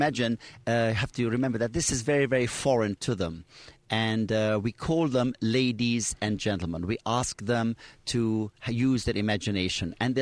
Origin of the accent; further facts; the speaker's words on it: England, United Kingdom; moved away as an adult; now in New York City, United States; And I don't mind my accent at all. And I've been living in New York City for the past 30 years. And when this came out, I thought, well, it would be very good for me to come back to England.